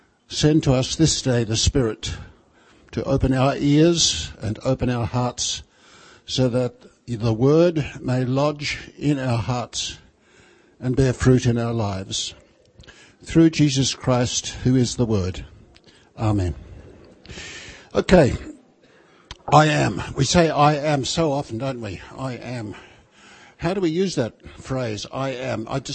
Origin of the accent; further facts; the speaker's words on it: Australia; I am an Australian. I'm a pastor. I'm a member of Bethlehem Lutheran Congregation, Adelaide.